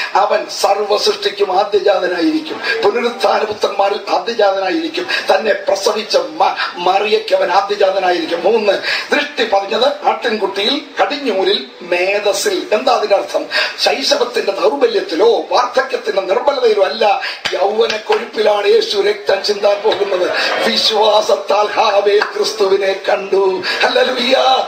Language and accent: Malayalam; Kunnathur, Kerala, India; 25 വർഷം ആരാധന നടന്ന ഒരു വീട്ടിലാണ് ഞാൻ ജനിച്ചു വളർത്തപ്പെട്ടത്. അറിയാമോ, എന്റെ 75 കൊല്ലത്തിന് മുമ്പ് പെന്തക്കോസ്ത് ഉപദേഷ്ടാക്കന്മാർ ദൂതുമായി കൊട്ടാരക്കരയ്ക്ക് പടിഞ്ഞാറ് കുന്നത്തൂർ എന്ന കൊച്ചു വില്ലേജിൽ വന്നപ്പോൾ